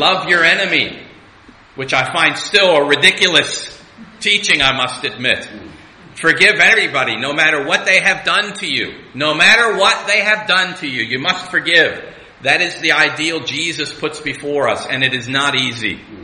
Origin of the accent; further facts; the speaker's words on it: United States; also born or lived in Namibia; As has already been mentioned, you can tell by my funny accent, I'm an American.